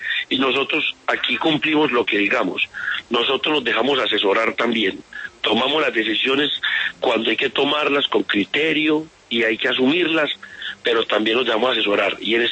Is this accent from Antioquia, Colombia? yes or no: yes; Valdivia, Antioquia, Colombia; somos de Valdivia, y a pesar de que somos corregimiento y municipio tan separadas las dos, todos somos de Valdivia y queremos el bienestar para nosotros mismos.